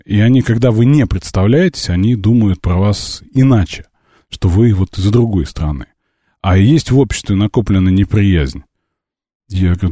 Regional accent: Moscow, Russia; ездом с Москвы, а ездом с России, это по-польски, я из России, я из Москвы.

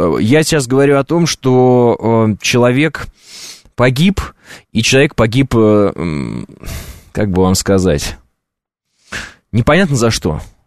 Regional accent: Kazakhstan; born there; хотя я вот родился в Казахстане, например.

